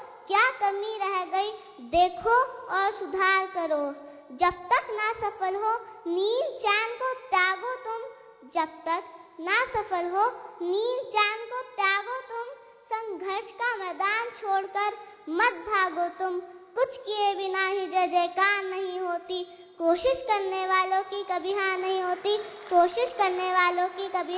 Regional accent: Indore, Madhya Pradesh, India; मैं इंदौर से आई हूँ।

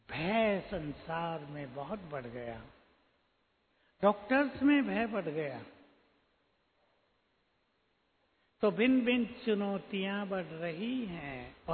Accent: Uttar Pradesh, India; born there; हमारे गांव के पास, जो हम जहां हमने जन्म लिया था यूपी में

